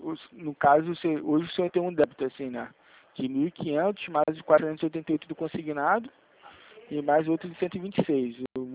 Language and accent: Portuguese; Rio de Janeiro, Brazil; sou do Rio de Janeiro.